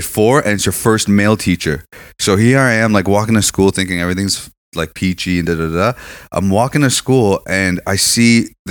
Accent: Iran; we're lighter skinned. We have our own language. We have this and that, this and that. But it's like, we're from Iran. Our culture, a lot of it is Iranian culture.

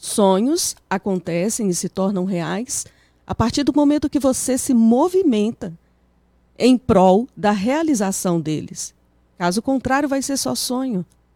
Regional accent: Timóteo, Minas Gerais, Brazil; sou de Timóteo

